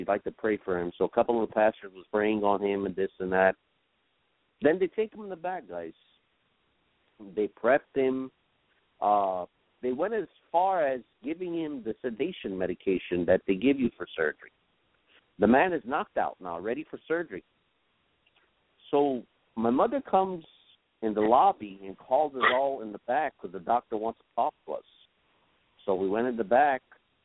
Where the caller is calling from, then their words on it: North Carolina, United States; I'm calling from North Carolina.